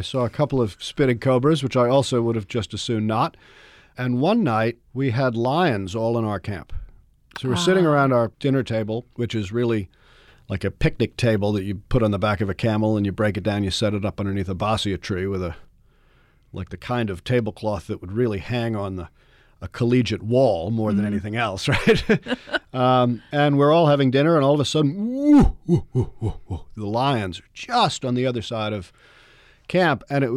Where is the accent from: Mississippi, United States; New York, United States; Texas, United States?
New York, United States; New York City; You know, I'm from New York City, as you know, mm-hmm. originally.